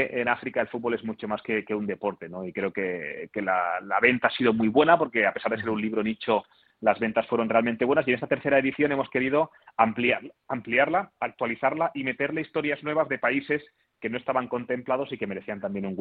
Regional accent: Sabadell, Catalonia, Spain; born there; Yo, como internacional ecuatoguineano, porque mi padre nació en un pequeño poblado en el interior de Guinea Ecuatorial, aunque yo nací en Sabadell y Barcelona

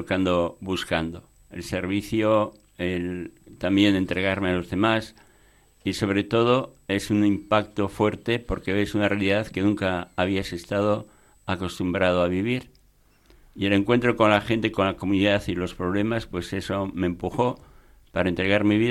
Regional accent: Basauri, Basque Country, Spain; Yo pertenezco y soy del pueblo de San Miguel de Basauri.

